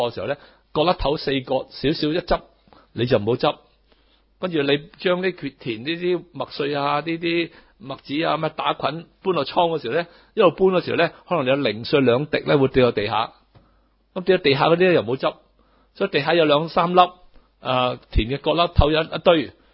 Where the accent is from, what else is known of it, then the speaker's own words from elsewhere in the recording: Hong Kong; 一般我哋香港人呢用咗沙士嘅經驗